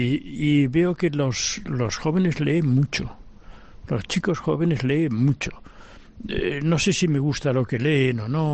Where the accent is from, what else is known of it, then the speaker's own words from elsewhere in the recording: Barcelona, Catalonia, Spain; yo nací en Barcelona, me crié en Barcelona y he pasado gran parte de mi vida ahí, pero también he pasado gran parte de mi vida afuera